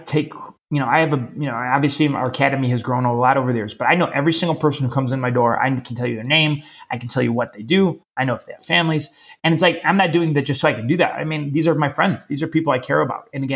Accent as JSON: {"language": "English", "town": "Chicago", "region": "Illinois", "country": "United States", "said": "I was away from Chicagoland for a few years."}